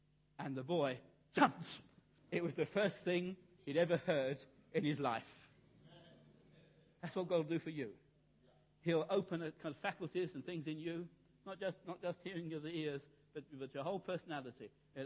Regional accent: London, United Kingdom; I grew up in some pub in Soho. I grew up in Chapel Market, where my illustration comes from.

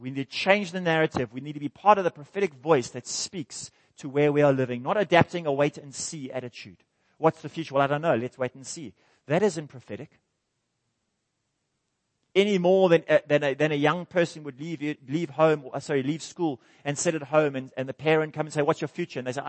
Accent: Cape Town, Western Cape, South Africa; born there; I was born in Cape Town 50 years ago.

